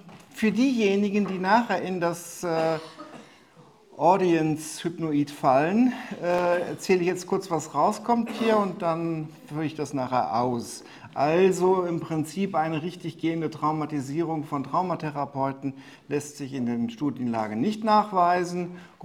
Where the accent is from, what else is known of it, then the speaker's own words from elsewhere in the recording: Cologne, North Rhine-Westphalia, Germany; Ich bin zwar nicht in Köln geboren, aber aufgewachsen.